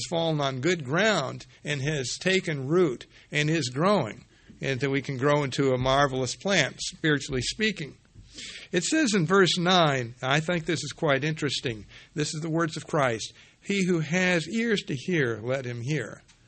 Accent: Vermont, United States; We certainly saw a lot of that where I grew up in Vermont.

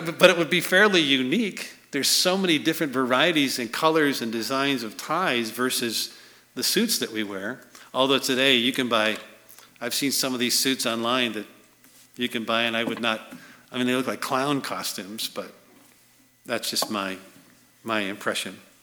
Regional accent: Chicago, Illinois, United States; He said, "Chicago." And I said, "Well, I'm from Chicago."

